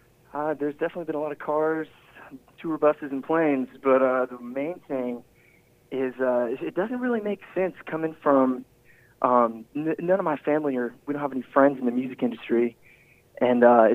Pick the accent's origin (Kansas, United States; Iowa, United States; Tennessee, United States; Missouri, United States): Missouri, United States; Grant City; Yeah, well, I definitely grew up in Grant City, Missouri, and grew up on a little farm out about